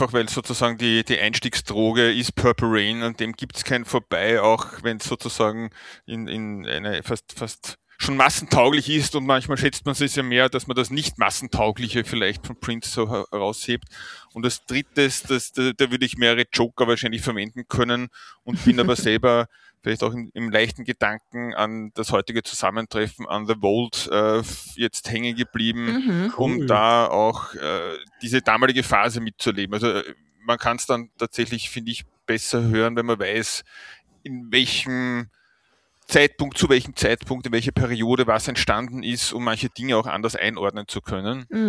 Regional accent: Vienna, Austria; bin aus Wien

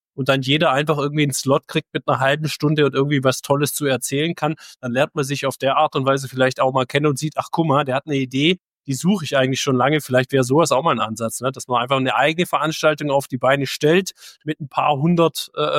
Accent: Tuttlingen, Baden-Württemberg, Germany; ich komme ja hier aus Tuttling, der Hochburg der Medizintechnik.

